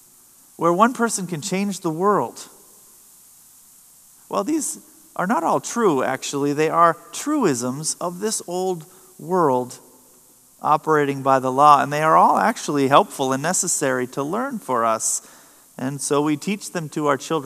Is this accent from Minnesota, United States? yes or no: yes; Moorhead, Minnesota, United States; I remember growing up in Moorhead, I had a friend who just lived a couple houses down along the river.